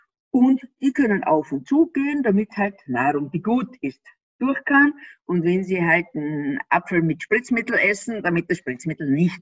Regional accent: Austria; ich bin ja Österreicherin und die haben ja manchmal so einen Minderwertigkeitskomplex den Deutschen gegenüber.

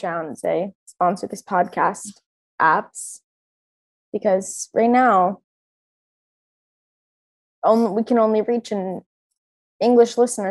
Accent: California, United States; when someone asks me where my hometown is, I always say about an hour south of LA because I don't want to admit I grew up in Orange County.

